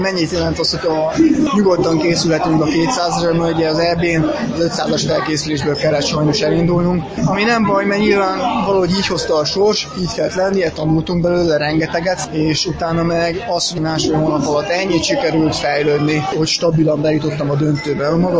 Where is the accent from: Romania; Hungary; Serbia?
Hungary; Szeged, Csongrád-Csanád; tényleg igazi szegedi vagyok. Tehát világéletemben a szegedi vízitelep 1 kilométeres körzetében laktam